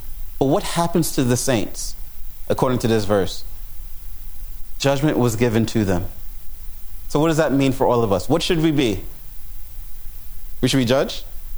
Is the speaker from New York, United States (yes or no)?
yes; New York, United States; Friends, I'm from New York. I like to talk to people.